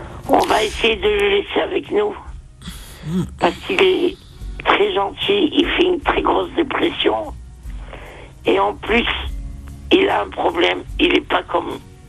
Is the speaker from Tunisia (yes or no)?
yes; Tunisia; Parce que moi, je viens de Tunisie, ça fait un petit moment.